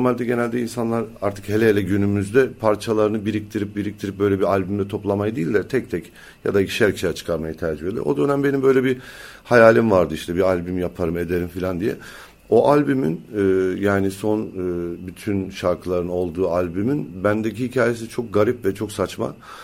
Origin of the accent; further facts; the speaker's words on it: Cyprus; Ama öncelikle bir Kıbrıslıyım, Mavsa doğumluyum, onu söyleyeyim herkese, gargacıyım yani.